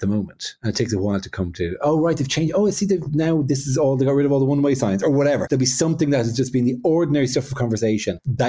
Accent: Ireland; now in London, United Kingdom; I'm prominently Irish in London.

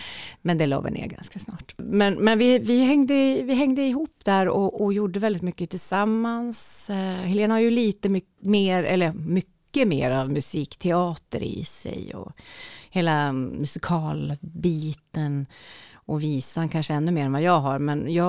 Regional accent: Njurunda, Västernorrland County, Sweden; jag är ju uppvuxen i Njurunda utanför, och sen så hade vi så otroligt mycket musik och sport och aktiviteter, så mina föräldrar, de valde att flytta in till stan, till Sjönsmån, som är kanske 10 minuter max från Sundsvall City då.

